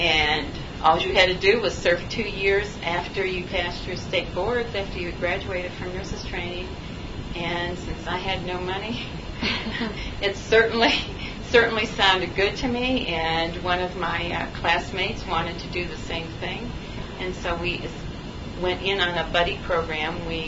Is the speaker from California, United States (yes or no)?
no; Bradford, Pennsylvania, United States; also born or lived in Valley Stream; I was born in Valley Stream, New York, and my parents moved there when I was a year old to Bradford, Pennsylvania.